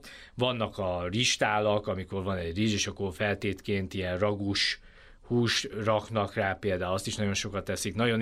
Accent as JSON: {"language": "Hungarian", "country": "Hungary", "said": "én magyarként mondom, a 2-3 csillagos szállodákat célozzák meg"}